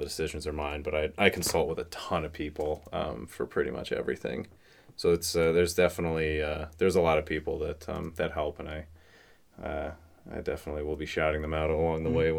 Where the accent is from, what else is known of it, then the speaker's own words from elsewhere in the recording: Syracuse, New York, United States; Born and raised in Syracuse. I lived here till I was 18, went to high school.